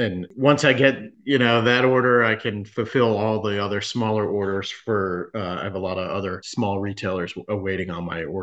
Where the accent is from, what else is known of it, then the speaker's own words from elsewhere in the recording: East Coast, United States; now in San Diego, United States; I was born and raised on the East Coast, and in my neighborhood here in San Diego, I didn't have a good bagel shop.